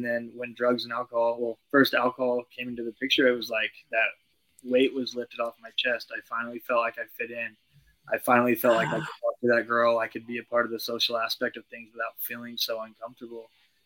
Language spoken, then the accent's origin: English; California, United States; Well, I was raised on Central Coast, California, Rio Grande. I currently live in Santa Barbara.